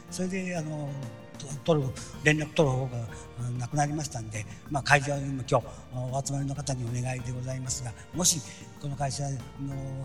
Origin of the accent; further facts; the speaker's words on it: Hamada, Shimane, Japan; moved away as an adult; now in Hiroshima, Japan; 名古屋の岡崎の方にある学校に入らせていただいて、卒業後地元島根の浜田の自動車会社に勤務しておりましたが、どうしても都会に出たいということで、母親が近くの広島なら許すという形で、広島の方に見て、来らせていただいたわけですけど